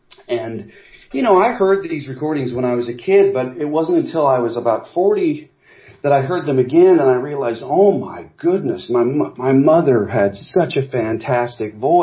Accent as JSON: {"language": "English", "town": "Morton", "region": "Illinois", "country": "United States", "tie": "born or raised there", "said": "I grew up in Morton, Illinois."}